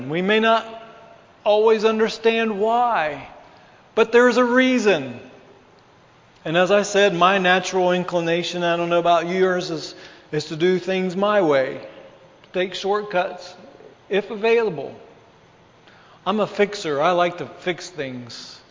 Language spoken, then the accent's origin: English; West Virginia, United States; something a little strange that I had never seen before growing up in West Virginia